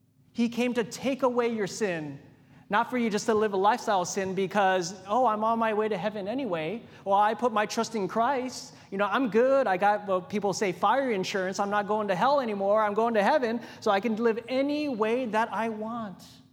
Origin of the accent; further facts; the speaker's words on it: Hawaii, United States; growing up in Hawaii, you know, we go to the beach, and we'd just be playing and having a good time in the ocean.